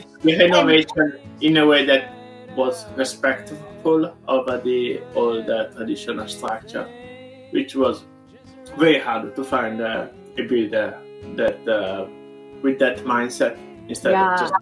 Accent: Italy; now in Japan; You know, I'm from Italy, where in Venice, there are hardly houses that is older than, newer than 200 years old.

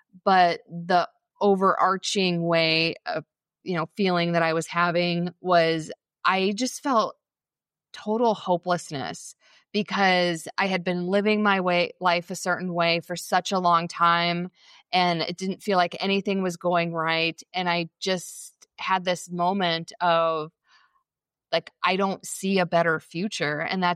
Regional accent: Indiana, United States; moved away; also born or lived in Chicago; I actually grew up in Indiana. Then I lived in Chicago for a long time. So I'm originally from the Midwest, where it rains, it snows, it's cloudy a lot.

